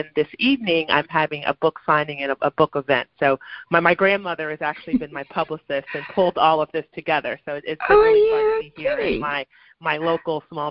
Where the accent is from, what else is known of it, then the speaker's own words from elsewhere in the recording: Louisiana, United States; So I'm actually in I'm from Louisiana originally, and so I'm actually in the town of Alexandria, Louisiana, which is the town that my parents are both from